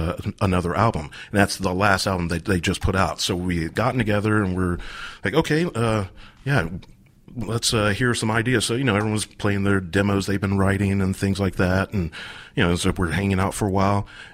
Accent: Columbus, United States; Columbus.

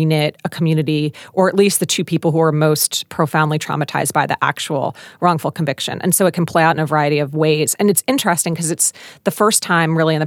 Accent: Philadelphia, Pennsylvania, United States; there are two big ones out of my hometown of Philly where a number of people were exonerated.

